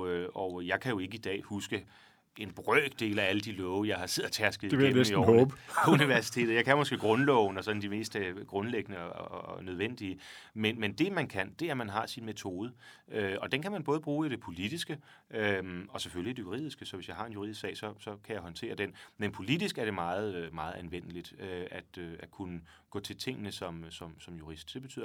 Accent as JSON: {"language": "Danish", "town": "Frederikssund", "region": "Capital Region of Denmark", "country": "Denmark", "said": "Frederikssund. Oppe i den nordvestlige del af Sjælland."}